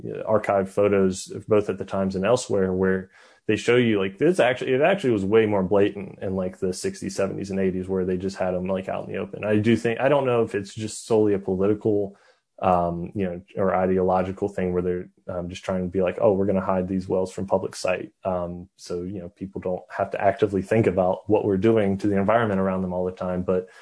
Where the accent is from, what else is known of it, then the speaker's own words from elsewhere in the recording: North Carolina, United States; I'm from North Carolina, and we just it's just not a state that does a lot of natural gas or coal excavate